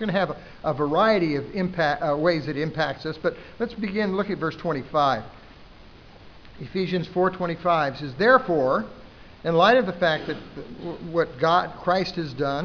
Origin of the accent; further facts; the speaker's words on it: El Paso, Texas, United States; I grew up in the Southwest, El Paso, Texas.